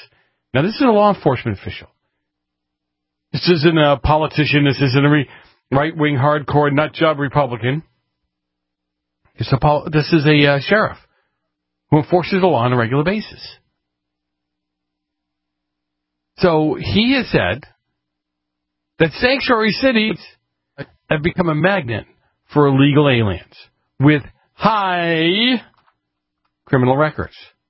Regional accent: Massachusetts, United States; This is from my home state of Massachusetts

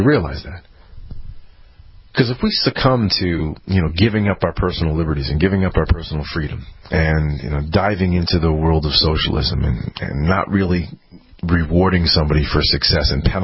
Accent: United States; I have to just announce to the world, you know, I'm an American. I'm a lover of liberty.

